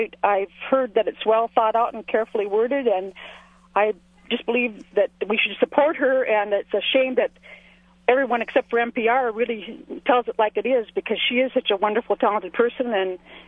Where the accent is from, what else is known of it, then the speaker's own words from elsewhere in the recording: Minnesota, United States; I'm from Minnesota, and we have always supported her for the most part in this state